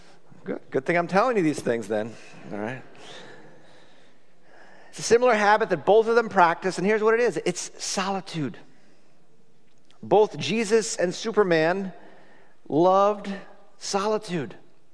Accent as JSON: {"language": "English", "country": "Ireland", "said": "I am an Irishman, believe it or not."}